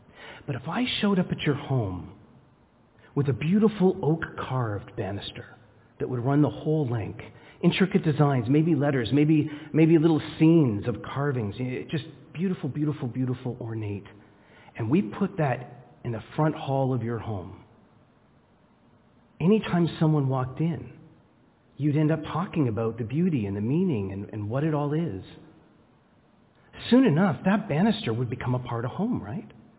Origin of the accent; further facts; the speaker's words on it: Scarborough, Ontario, Canada; I'm from the suburbs, okay? I'm from Scarborough